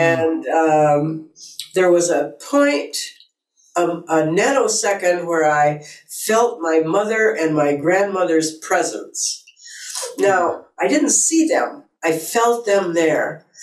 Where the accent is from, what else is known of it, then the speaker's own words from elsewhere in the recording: Syracuse, New York, United States; moved away as an adult; Prior to that, when I came to California, I came from Syracuse, New York, and I worked for Carrier Corporation.